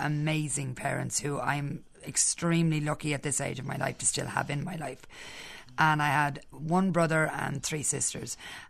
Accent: Dublin, Leinster, Ireland; born or raised there

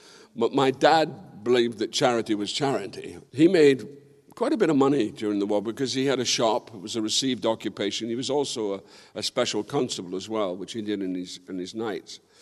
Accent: Quebec, Canada; born there; I was born in Quebec, Canada.

